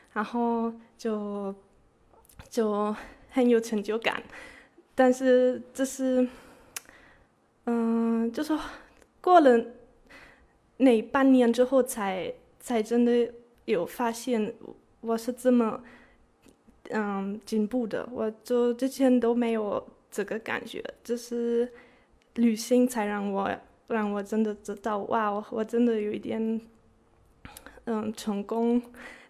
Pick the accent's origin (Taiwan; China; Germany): Germany; Chinese is a second language; 我来自德国，今年28岁。